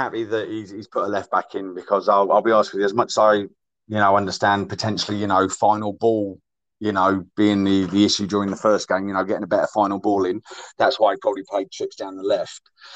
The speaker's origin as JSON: {"language": "English", "region": "Scotland", "country": "United Kingdom", "tie": "born there", "said": "I'm proud that I was born up in Scotland, and I consider myself a bit of a jockney."}